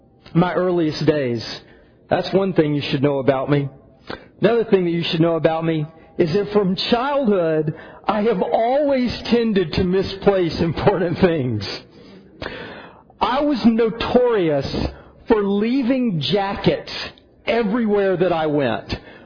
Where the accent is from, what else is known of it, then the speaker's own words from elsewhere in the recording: South Carolina, United States; I come from a very religious family, and I grew up in the South. And where I came from in South Carolina, you could no more not be a religious kid